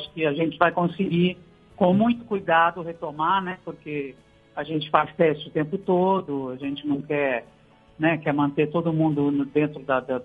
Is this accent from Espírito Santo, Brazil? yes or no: no; Santa Cruz das Palmeiras, São Paulo, Brazil; also born or lived in Bragança Paulista; No interior. E passei minha infância em Santa Cruz das Palmeiras, que é a terra do meu pai.